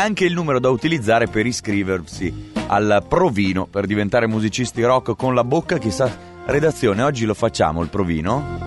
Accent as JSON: {"language": "Italian", "town": "Gallarate", "region": "Lombardy", "country": "Italy", "said": "Anch'io sono di Gallarate, provincia di Varese, sì. Eh sì, siamo della provincia"}